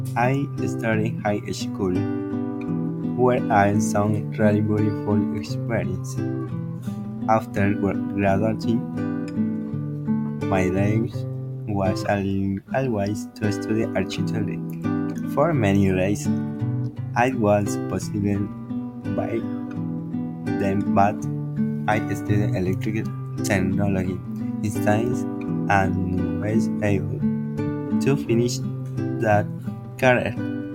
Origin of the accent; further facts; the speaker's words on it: Quevedo, Los Ríos, Ecuador; I'm from Quevedo. I was born on November 27, 2001, and I am 23 years old.